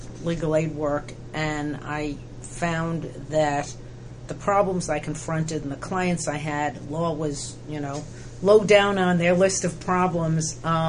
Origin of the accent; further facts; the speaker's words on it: New York, United States; I could have gone to New York, and I was from New York, but I didn't want to go back there.